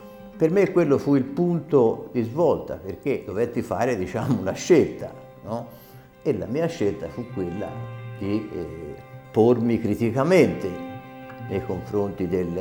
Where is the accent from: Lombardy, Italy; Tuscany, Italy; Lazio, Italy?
Tuscany, Italy; Colle di Val d'Elsa; born there; Io sono nato a Colle Valdelsa l'11 dicembre 1922 da una famiglia di insegnanti.